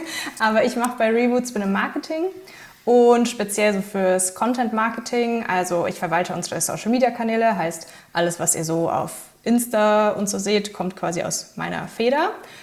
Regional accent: Mittenwald, Bavaria, Germany; Also ich wohne schön tief in Bayern. Hatten es gerade schon kurz vor der Aufnahme. Ich komme aus Mittenwald, heißt richtig in den Bergen. Bin 30

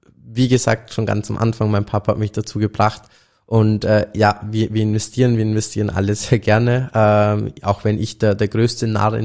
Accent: Austria; auch wenn es jetzt als Österreicher fast nicht sagen darf.

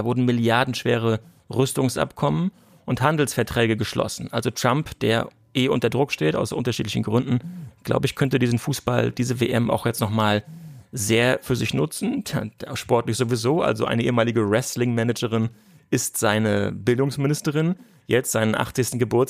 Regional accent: Rostock, Mecklenburg-Vorpommern, Germany; ich bin in Rostock aufgewachsen, wollte zu Hansa

